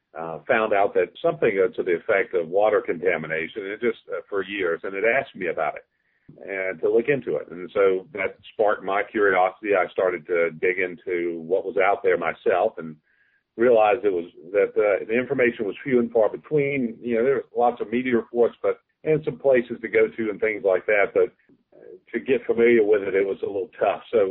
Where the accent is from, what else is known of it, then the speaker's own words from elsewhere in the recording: North Carolina, United States; I grew up in North Carolina, as you said, and my dad worked at Lejeune.